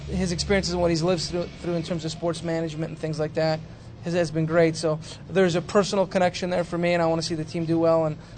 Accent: Montreal, Quebec, Canada; now in Toronto, Canada; I grew up a Montreal Canadiens fan because I grew up in Montreal, but you know, being in Toronto now

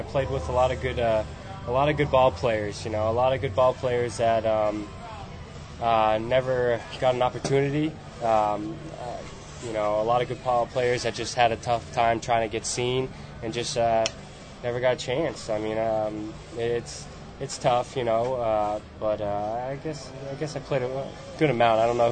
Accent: New Hampshire, United States; But growing up in New Hampshire, you know, I'm used to playing in snow and stuff like

